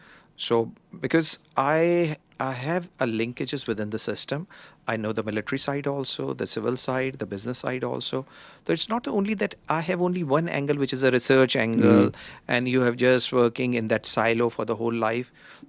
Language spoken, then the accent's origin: English; Karachi, Sindh, Pakistan; born there; English is a second language; moved away; I'm originally from Karachi.